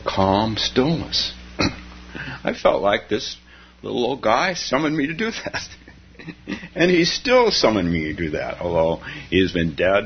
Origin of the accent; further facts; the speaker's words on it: California, United States; Well, I grew up in California, so we always went to Yosemite National Park.